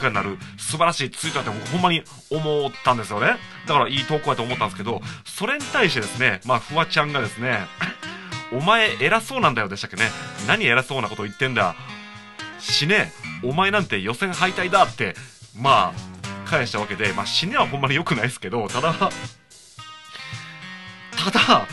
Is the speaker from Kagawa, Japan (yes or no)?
no; Shiga, Japan; now in Kobe, Japan; まあでも僕滋賀県出身ですけど、ひこにゃんにまだ一回も会ったことないですし、ふなっしーもないですし、で僕神戸在住ですけど